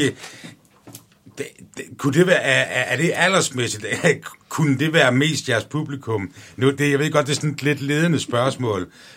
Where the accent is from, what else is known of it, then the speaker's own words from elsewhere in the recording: Region of Southern Denmark, Denmark; Nu er jeg selv fynbo, så ja.